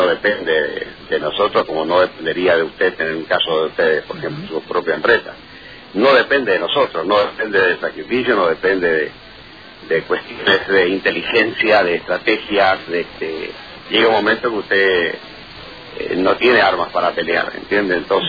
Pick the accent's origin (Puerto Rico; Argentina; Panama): Argentina; A mí como argentino me preocupa